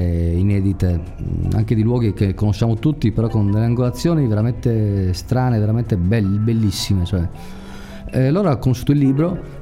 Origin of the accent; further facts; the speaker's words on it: Sardinia, Italy; Io, essendo sardo, non ho mai avuto occasione di vedere certi luoghi.